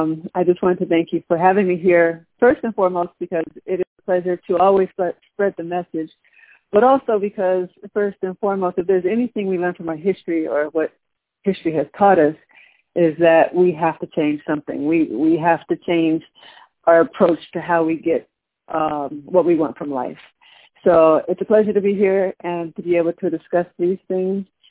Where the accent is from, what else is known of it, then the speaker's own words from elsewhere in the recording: Los Angeles, California, United States; but I was raised in South Central, Crenshaw and Slauson, anyone from California would know. Okay. So that, it is a black neighborhood.